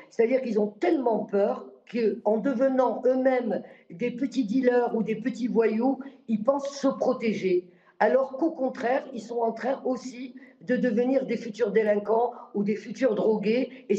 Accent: Morocco; moved away as an adult; now in France; Parce que je suis née moi-même au Maroc et j'ai vécu le tiers-monde déjà. Et je suis revenue en France à l'âge de 18 ans.

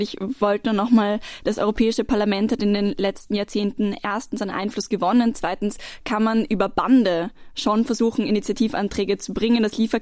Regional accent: Vienna, Austria; Ich komme aus Wien und bin Wienerin durch und durch

